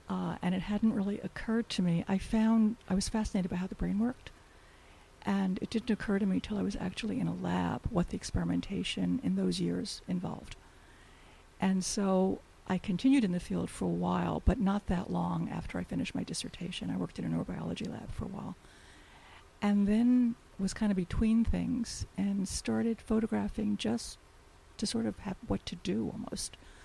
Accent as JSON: {"language": "English", "town": "Brooklyn", "region": "New York", "country": "United States", "tie": "born or raised there", "said": "I grew up in inner city Brooklyn and would have done anything to live in what I thought of as country."}